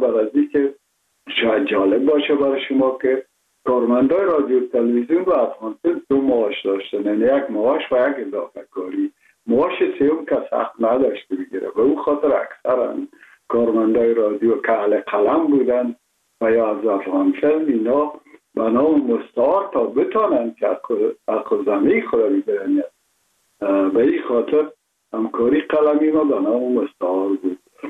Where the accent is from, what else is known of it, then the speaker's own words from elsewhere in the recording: Kabul, Afghanistan; born there; من متولد شهر کابل هستم، هستم تاجک و از شهر کونی کابل که از پدر از کابل هستم.